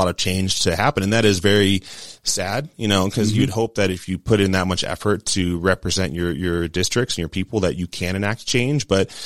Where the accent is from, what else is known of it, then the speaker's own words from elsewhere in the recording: California, United States; now in Arizona, United States; Because I came from California. Mm-hmm. When I first came to Arizona, I had to basically embrace the culture